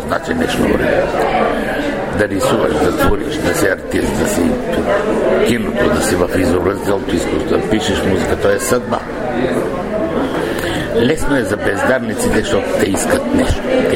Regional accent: Kardzhali Province, Bulgaria; Аз идвам от Кърджалийско, едно сиропиталище.

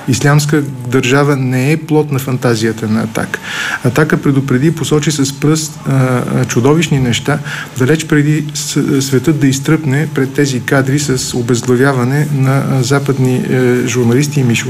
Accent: Sofia, Sofia City, Bulgaria; Роден съм в София, израствал съм в София

